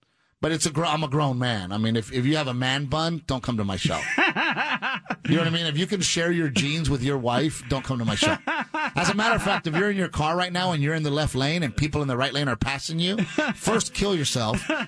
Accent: Portland, Texas, United States; I grew up in Gregory, Portland, Texas.

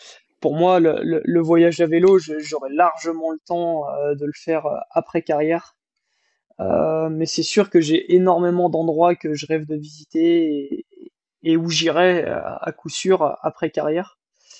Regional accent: Nantes, Pays de la Loire, France; Et j'ai fait le choix de partir de Nantes, ma région natale, pour m'installer, dans les Alpes.

